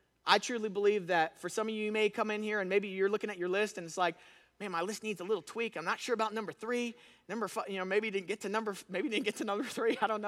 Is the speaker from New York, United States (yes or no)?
no; Florida, United States; The water's beautiful. I grew up in Florida.